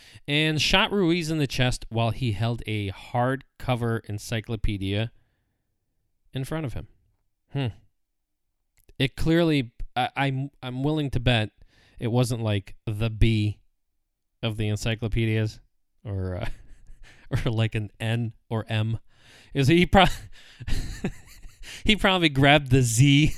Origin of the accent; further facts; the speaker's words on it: Russia; now in United States; I grew up in Soviet Union. I was born and raised in Soviet Union. Then in the 90s, we came to the United States, and we were still very foreign.